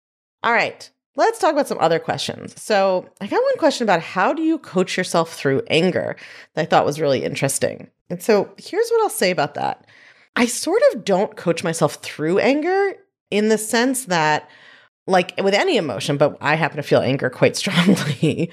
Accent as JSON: {"language": "English", "region": "New York", "country": "United States", "said": "I'm a New Yorker. I have a real traditional set of feelings about pizza."}